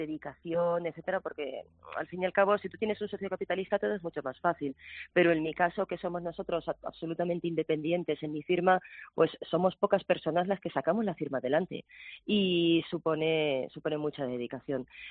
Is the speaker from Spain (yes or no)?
yes; Madrid, Community of Madrid, Spain; also born or lived in Toledo; yo nunca he vivido Toledo, yo siempre he vivido en Madrid. Nací en Toledo, pero siempre he vivido en Madrid. Y el taller de mi madre estaba en Madrid y me crié entre máquinas de coser, patrones, etcétera.